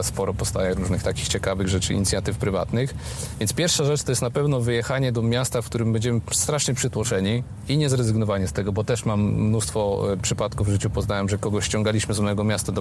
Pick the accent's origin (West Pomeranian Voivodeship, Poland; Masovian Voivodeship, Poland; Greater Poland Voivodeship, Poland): West Pomeranian Voivodeship, Poland; Szczecinek; Ja jestem ze Szczecinka, 40-tysięczne miasto, i całe życie moim największym marzeniem było to, żeby z tego miasta wyjechać